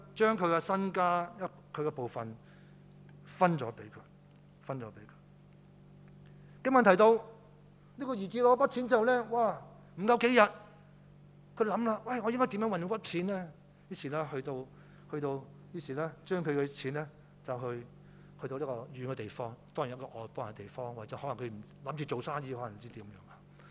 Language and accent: Cantonese; China; 我哋中國人咧對豬嘅感覺咧就會。